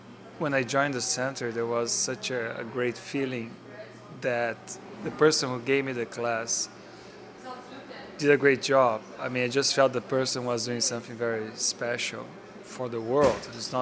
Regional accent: Brazil; I'm from Brazil

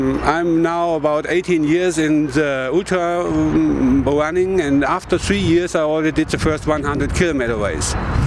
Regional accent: Germany; from Germany. Quite 56 years old.

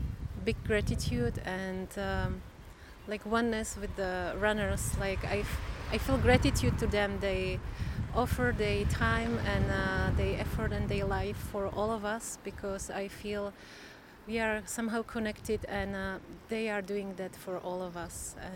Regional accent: Czechia; And I'm actually from Czech Republic and I'm really proud of our country

